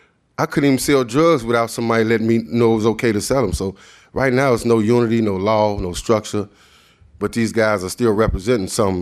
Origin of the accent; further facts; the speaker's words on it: Roseland, United States; I grew up in Roseland area, same place I'm working right now.